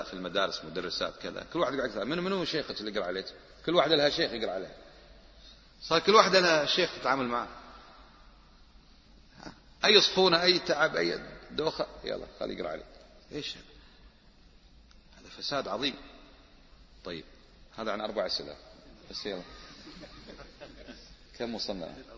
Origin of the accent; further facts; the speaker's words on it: Kuwait; أنا من الكويت لست من مصر.